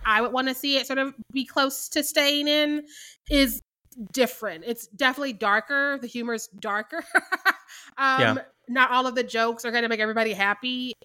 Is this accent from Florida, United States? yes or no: no; Missouri, United States; I always butcher her name because I'm from Missouri